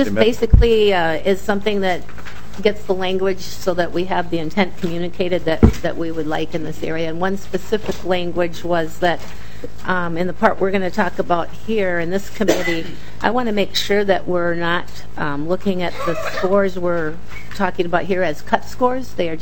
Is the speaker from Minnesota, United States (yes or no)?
yes; Albert Lea, Minnesota, United States; I did have some testifiers come to our K-12 committee from Albert Lee, my hometown high school principal there